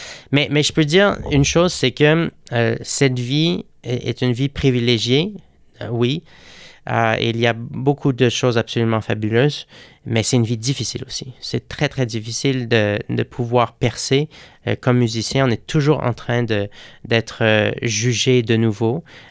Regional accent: Quebec, Canada; J'ai habité là-bas 15 ans, je parle très, très bien espagnol. Et puis, je suis beaucoup plus macho que lorsque je suis chez moi au Québec.

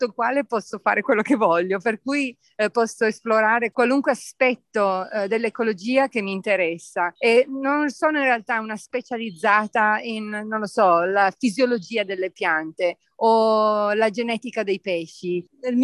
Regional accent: Australia; Italian is a second language; come australiana, all'Opera House a Sydney era una cosa che, sai, abbastanza iconica

